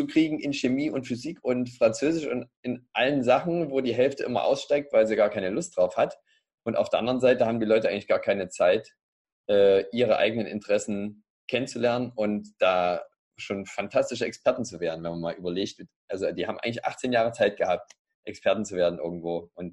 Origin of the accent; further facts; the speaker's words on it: Leipzig, Saxony, Germany; Ich komme aus Leipzig, meine Frau auch.